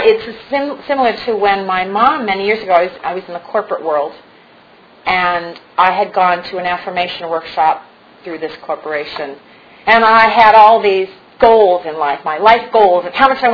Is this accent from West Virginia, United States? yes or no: no; Santa Monica, California, United States; I grew up in Santa Monica, California.